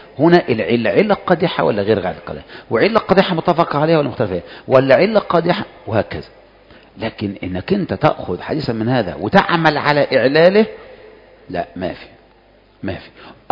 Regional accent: Egypt; احنا مصريين زي بعض وفاهمين.

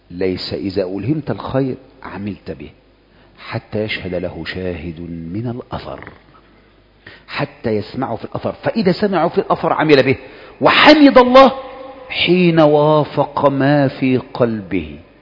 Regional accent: Egypt; احنا مصريين زي بعض وفاهمين.

